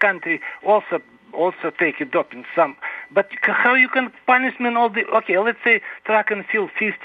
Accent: Russia; English is a second language; now in United States; Yes, I'm from Russia. I used to play soccer, local team

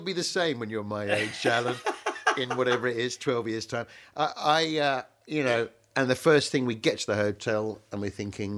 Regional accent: South East England, United Kingdom; I'm from Kent.

